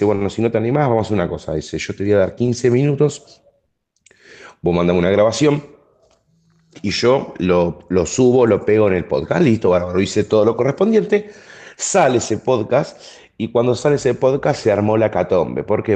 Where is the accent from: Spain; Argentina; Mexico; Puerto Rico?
Argentina; Rosario, Santa Fe; Argentino y de la ciudad de Rosario, provincia de Santa Fe.